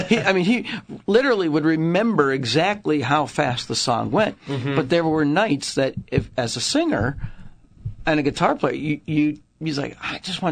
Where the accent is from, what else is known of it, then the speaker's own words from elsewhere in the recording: Brooklyn, Ohio, United States; I was born right here in Brooklyn, Ohio, a little suburb of Cleveland, and yeah, my formative years were here.